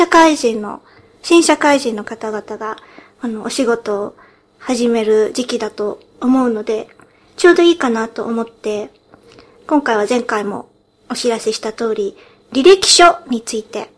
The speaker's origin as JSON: {"language": "Japanese", "country": "United Kingdom", "tie": "born or raised there", "also_born_or_lived": "Japan", "said": "日本生まれイギリス育ちの私たちがロンドンからお送りする"}